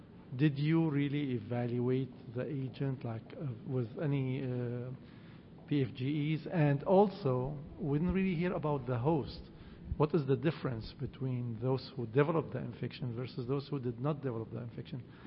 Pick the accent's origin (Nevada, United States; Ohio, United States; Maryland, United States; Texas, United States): Nevada, United States; from Nevada.